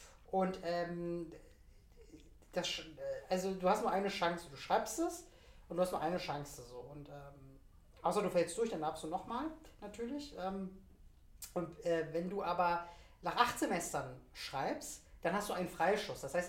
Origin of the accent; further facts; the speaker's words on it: Oberhausen, North Rhine-Westphalia, Germany; also born or lived in Wuppertal; ich bin in Wuppertal geboren, im schönen Bergischen Land, bin aber mit 2,5 Jahren nach Oberhausen gezogen worden und dort dann auch geblieben. Hab Grundschule da besucht, mein Abitur gemacht 2004